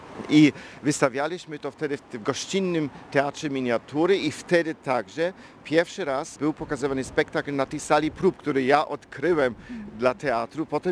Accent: Germany; Polish is a second language; now in Poland; Jak przyjechałem do Polski to w latach 80., to ja przyjechałem z kraju, z Niemiec, jako Niemiec, znaczy jako człowiek oczywiście różnych narodowości, ale jednak z niemieckim paszportem

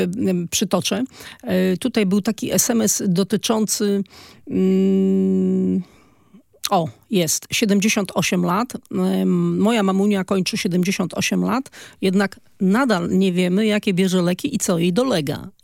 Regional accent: Malbork, Pomeranian Voivodeship, Poland; Jestem z Malborka.

